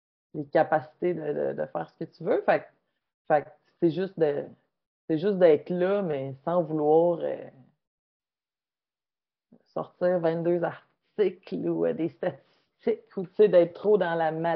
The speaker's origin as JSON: {"language": "French", "region": "Quebec", "country": "Canada", "said": "on vient de l'Abitibi, là, quand même, nos amis ne sont pas à 2 rues de chez nous."}